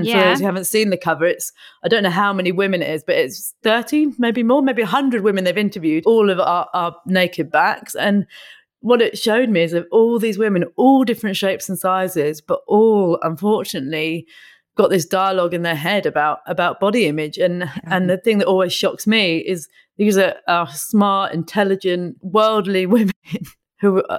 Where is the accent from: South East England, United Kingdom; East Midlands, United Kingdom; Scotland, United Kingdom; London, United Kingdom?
South East England, United Kingdom; I grew up in Buckinghamshire. So I guess we had the kind of in between the two. I grew up in a small village